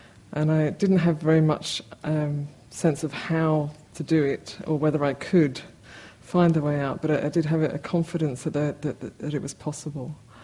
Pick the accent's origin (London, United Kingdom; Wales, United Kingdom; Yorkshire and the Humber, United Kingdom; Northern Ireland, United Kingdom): Wales, United Kingdom; So I come from Wales originally